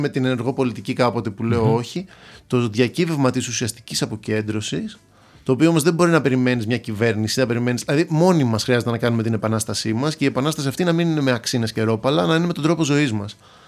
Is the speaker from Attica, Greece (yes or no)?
yes; Athens, Attica, Greece; Μεγαλώνοντας στην Αθήνα, έχοντας καταβολές από την Κρήτη και από την Λακωνική Μάνη, τα τελευταία χρόνια έχω κάνει μια σταδιακή μεταστροφή και έχω έναν έρωτα ζωής με τη Θεσσαλονίκη.